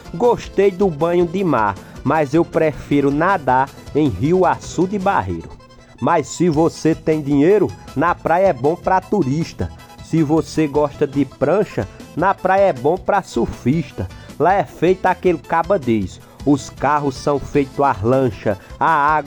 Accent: Paraíba, Brazil; Eu cresci longe da praia, no Cariri paraibano.

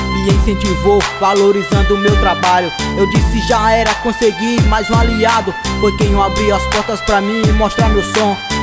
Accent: Alto Alegre, Maranhão, Brazil; Eu sou de Alto Alegre, do Maranhão, é minha cidade, meu coração. Antigamente era um povoado de Coroatá, hoje está crescendo

